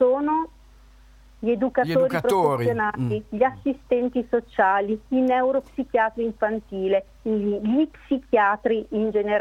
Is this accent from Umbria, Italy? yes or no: no; Modena, Emilia-Romagna, Italy; Di Modena.